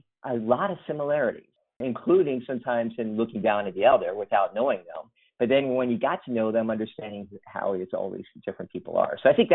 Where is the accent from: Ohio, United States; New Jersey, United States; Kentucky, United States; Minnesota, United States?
Kentucky, United States; Well, my whole family was Republican, but back then in Kentucky, people didn't have anything against Republicans, but it's a very blue state.